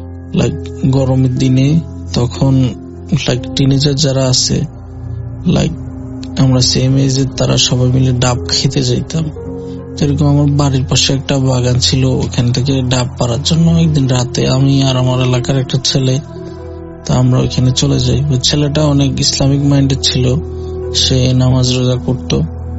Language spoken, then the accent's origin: Bangla; Noakhali, Chittagong Division, Bangladesh; now in New York, United States; আমি নিউ ইয়র্কের ব্রুকলিন থেকে বলতেছি। … আমার গ্রামের বাড়ি নোয়াখালী। তো আমি নোয়াখালীতে আমার জন্ম হয়েছে, বাট আমি নিউ ইয়র্কে আজকে দীর্ঘ বছর আমার পরিবারের সাথে।